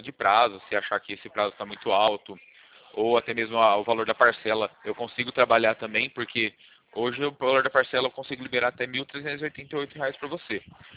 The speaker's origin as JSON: {"language": "Portuguese", "town": "Porto Ferreira", "region": "São Paulo", "country": "Brazil", "said": "eu sou de Porto Ferreira."}